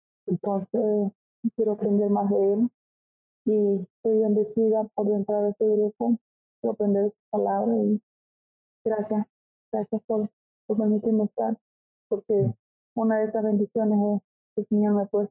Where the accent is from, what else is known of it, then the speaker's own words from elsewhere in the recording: Santa Cruz, Bolivia; now in Cochabamba, Bolivia; Yo soy de Santa Cruz, vivo en Cochabamba.